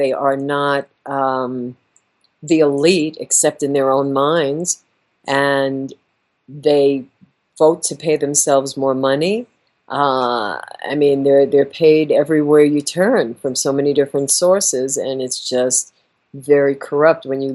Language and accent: English; New York, United States; And, you know, I'm from New York.